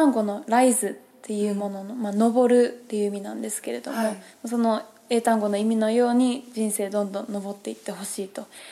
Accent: Nishinomiya, Hyogo, Japan; 生まれも育ちも西宮市で

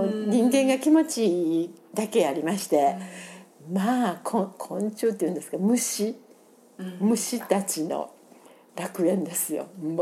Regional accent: Osaka, Japan; moved away as an adult; also born or lived in Kobe / Hawaii; はい、ずっと大阪でおりまして、大阪ので学校出まして、勤めてる間に何やら結婚しまして、ほいで神戸行きまして。

